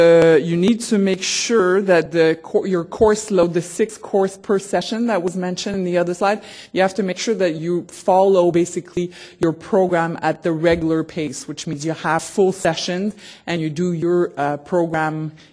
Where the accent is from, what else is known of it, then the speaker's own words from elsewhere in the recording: Quebec City, Quebec, Canada; J'ai étudié ici aussi. Je viens de Québec, alors puis c'était ma première fois à étudier en anglais.